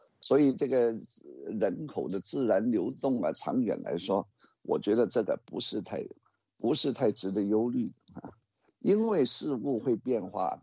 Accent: Hong Kong

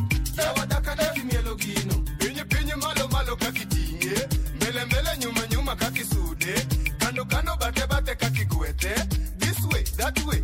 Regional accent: Kenya; when I was growing up in Kenya.

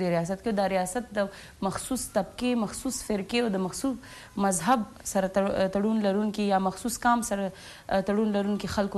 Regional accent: Peshawar, Khyber Pakhtunkhwa, Pakistan; زه پیدا شوې په پېښور کې یم،

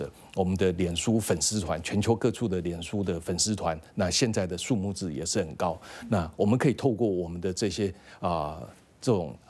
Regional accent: Taiwan; 我们台湾人民没有办法接受的

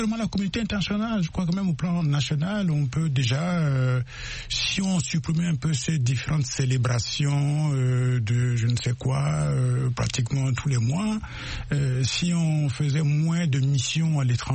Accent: Central African Republic; born there; c'est une région proche de là où je suis né. Hein. Je suis né dans Luapende.

